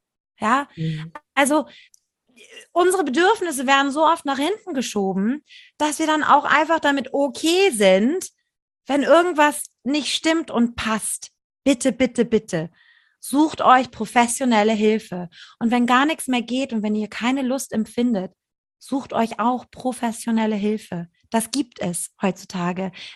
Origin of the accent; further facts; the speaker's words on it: Portugal; Ich bin in Portugal aufgewachsen, da war Nacktheit einfach Standard.